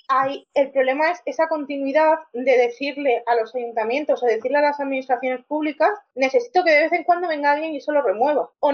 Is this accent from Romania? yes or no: no; Cartagena, Region of Murcia, Spain; y yo que vengo de Cartagena, vengo a decir que es que Murcia el agua no le va bien.